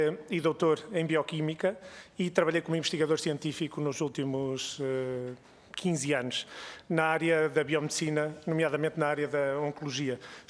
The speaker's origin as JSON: {"language": "Portuguese", "town": "Paredes de Coura", "region": "Viana do Castelo", "country": "Portugal", "said": "tenho 38 anos, sou de Paredes de Coura"}